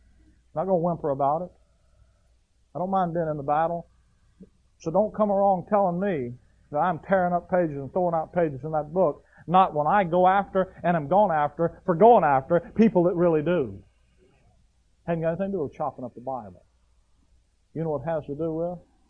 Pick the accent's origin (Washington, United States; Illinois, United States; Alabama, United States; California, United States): Illinois, United States; I'm an American. I'm a an Illinoisan, whatever that is, an Illini.